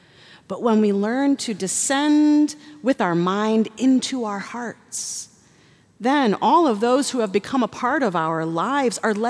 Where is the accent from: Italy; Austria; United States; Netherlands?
Netherlands; English is a second language; In my home country, the Netherlands, you still see many large wagon wheels